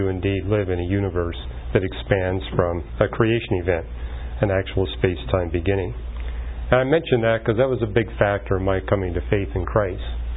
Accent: Canada; And I saw that growing up in Canada. Come July 1st, hardly anybody was in the cities.

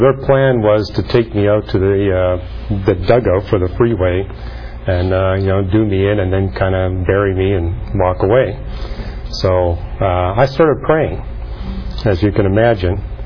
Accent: Canada; now in United States; I was from Canada

